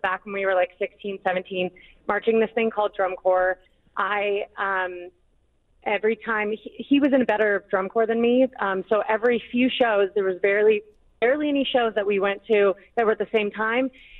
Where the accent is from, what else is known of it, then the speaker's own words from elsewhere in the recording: San Diego, California, United States; now in Colorado, United States; Long story short, I moved out to Colorado here because I'm from San Diego. Moved out here, and now we're married with kids.